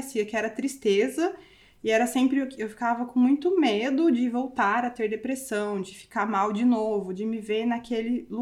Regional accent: Sorocaba, São Paulo, Brazil; Eu sou de São Paulo, de Sorocaba, eu tinha ido para Curitiba para estudar

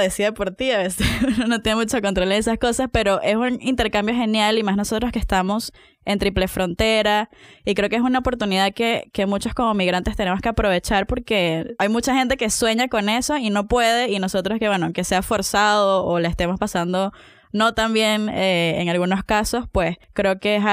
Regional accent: Venezuela; prefiero decir que soy de un estado X de Brasil o que soy de Colombia a veces, para no tener que calarme ese, ay, ¿cómo está todo en Venezuela?

